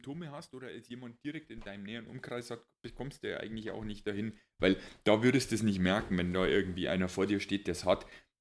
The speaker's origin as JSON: {"language": "German", "region": "Bavaria", "country": "Germany", "said": "Ich kann es als Bayer auch nur empfehlen, Bayern zu meiden."}